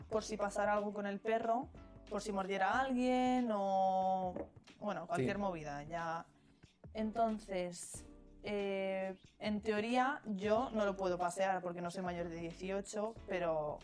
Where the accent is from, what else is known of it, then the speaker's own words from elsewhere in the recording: Santa María de las Ollas, Castile and León, Spain; Porque el pueblo de al lado del mío se llama San Leonardo de Yagüe.